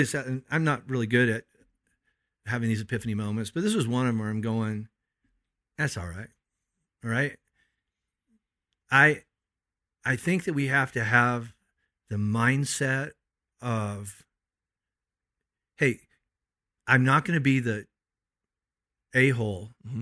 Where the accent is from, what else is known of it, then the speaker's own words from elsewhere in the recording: United States; I'm a Christian first and a follower of Jesus first, and I'm an American second, and I love both.